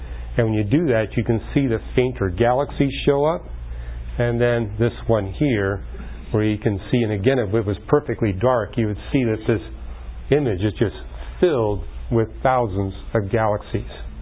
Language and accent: English; Canada; I was raised in Canada